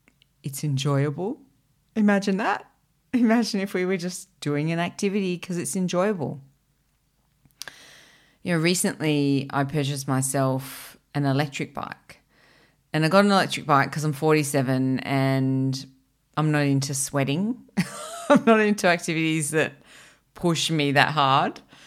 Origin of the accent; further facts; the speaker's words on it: Canberra, Australian Capital Territory, Australia; I grew up in Canberra, which is, you know, the capital of Australia. And it's a beautiful, it's a planned city. So it's really pretty and well laid out, and it has incredible bicycle paths.